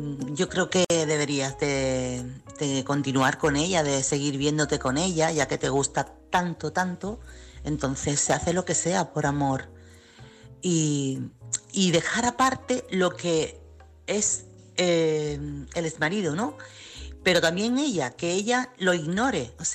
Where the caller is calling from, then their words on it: Chiclana de la Frontera, Andalusia, Spain; corresponsal de Chiclana.